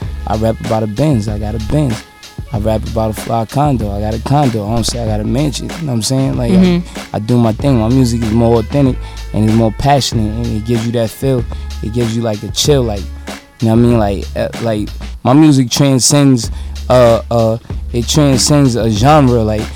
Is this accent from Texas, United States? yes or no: no; New York, United States; I'm from New York, and I got more money than everybody that's from New York supposed to be coming up.